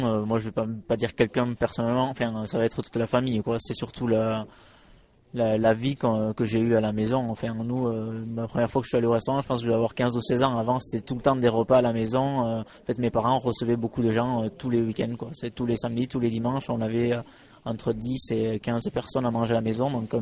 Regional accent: Peyrehorade, Nouvelle-Aquitaine, France; Non, je suis landais, oui, exactement. Je suis de Peyrorade, exactement. Donc, c'est à la limite des Landes et du Pays Basque. Quoi. C'est en bas des Landes, c'est à 5 km du Pays Basque.

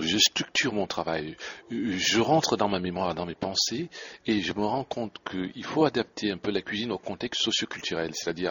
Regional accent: Cameroon; Je suis un cuisinier d'origine camerounaise. J'ai passé mon enfance au Cameroun. Donc, toute la cuisine que j'ai fait au jour d'aujourd'hui vient de mon ethnie, qui est une ethnie étone des environs de Yaoundé, la capitale du Cameroun.

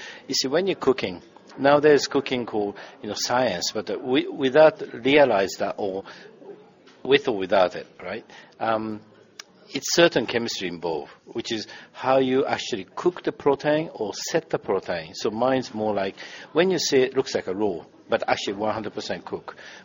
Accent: Australia; and I'm Australian.

